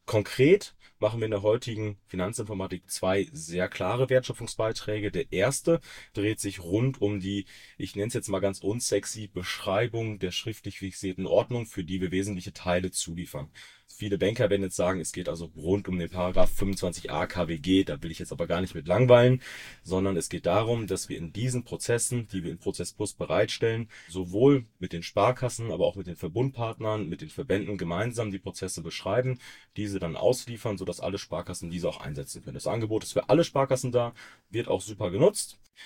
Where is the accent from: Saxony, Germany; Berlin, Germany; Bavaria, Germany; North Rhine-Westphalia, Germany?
North Rhine-Westphalia, Germany; Am Nachnamen kann man vermuten, woher ich komme, nämlich aus dem Westfalen, aus dem Münsterland.